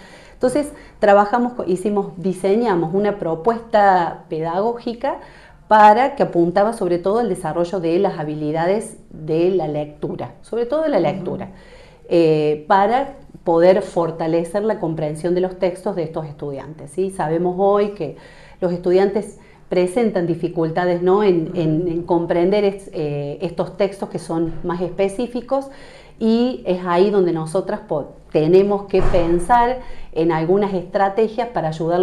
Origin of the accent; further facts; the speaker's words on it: Carnerillo, Córdoba, Argentina; yo soy de ahí de Carnerillo